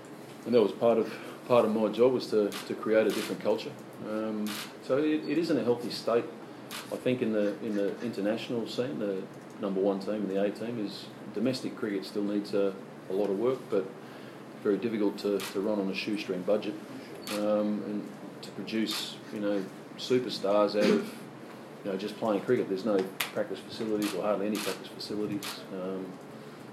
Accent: United Kingdom; I'm British, by the way.

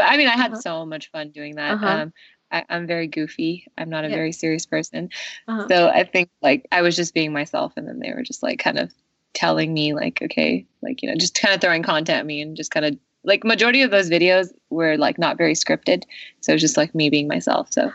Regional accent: California, United States; And I'm from the Bay, and, you know, there's not a lot going on over there, like scenic wise.

